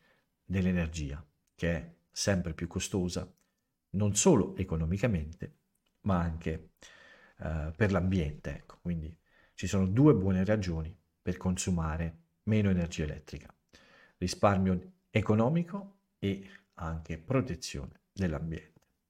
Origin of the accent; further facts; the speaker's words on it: Viareggio, Tuscany, Italy; accent: Viareggio dialect; io lo leggerò in italiano, perché il mio accento è terribile. Non posso leggerlo nel dialetto di Viareggio.